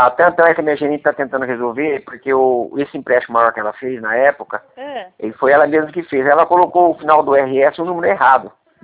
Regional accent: Presidente Prudente, São Paulo, Brazil; E eu sou aqui de Prudente.

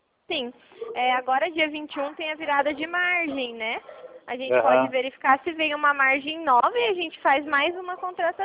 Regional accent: Paraná, Brazil; eu sou do Paraná

